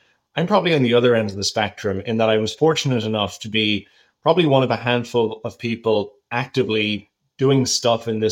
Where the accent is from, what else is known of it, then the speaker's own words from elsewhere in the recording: Ireland; as hopefully you'll be able to still tell from my accent, I'm originally from Ireland